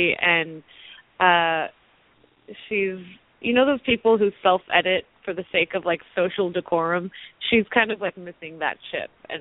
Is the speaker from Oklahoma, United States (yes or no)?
no; California, United States; Yeah, I'm from Southern California and went to school in Los Angeles, so this has not been a culture shock for me by any means.